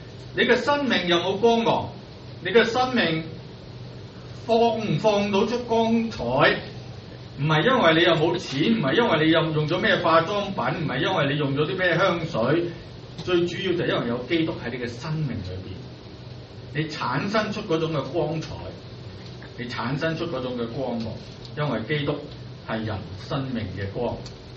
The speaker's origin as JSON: {"language": "Cantonese", "country": "China", "said": "我哋中国人讲咩啊？说话啊嘛"}